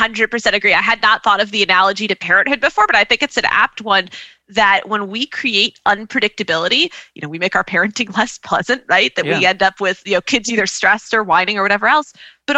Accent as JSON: {"language": "English", "town": "Milwaukee", "region": "Wisconsin", "country": "United States", "tie": "born or raised there", "moved": "yes", "said": "Yeah, so I'm a native of Milwaukee, Wisconsin, and my hometown neighborhood has not changed at all. Since I've moved away, you know, almost 20 years ago, it is exactly the same."}